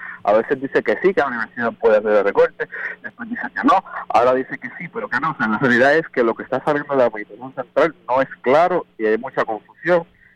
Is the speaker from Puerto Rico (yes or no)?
yes; Bayamón, Puerto Rico; yo soy de Bayamón.